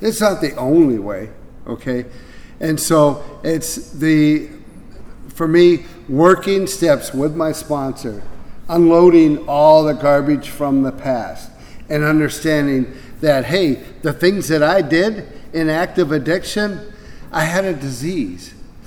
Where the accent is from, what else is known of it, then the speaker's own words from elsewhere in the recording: Wisconsin, United States; I am from the Badgerland area in the Wisconsin region.